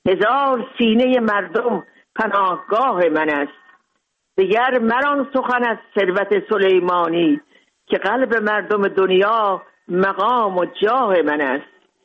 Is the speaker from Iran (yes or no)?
yes; Mashhad, Razavi Khorasan, Iran; من تازه تولد شده بودم، منو بردم به ایران، کوچیک بودم. اونجا در مشهد بزرگ شدم.